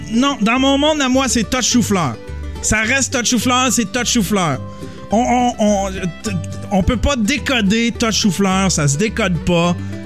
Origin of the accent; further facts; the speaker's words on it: France; Je suis français et je n'ai jamais traversé l'Atlantique.